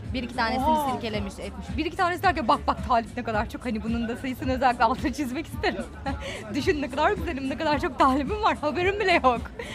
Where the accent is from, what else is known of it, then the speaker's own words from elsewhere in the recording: Kadıköy, Istanbul, Turkey; Neyse işte benim gençliğim Kadıköy'de geçti.